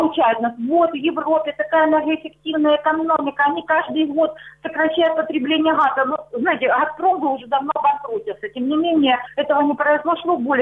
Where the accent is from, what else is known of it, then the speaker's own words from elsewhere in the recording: Luhansk Oblast, Ukraine; А, я с Луганщины.